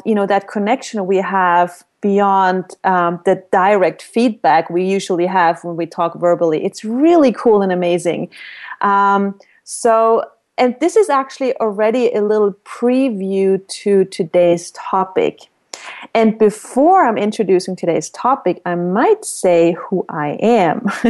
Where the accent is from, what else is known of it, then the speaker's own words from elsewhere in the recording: Vienna, Austria; I'm from Vienna, Austria, which is a really big city.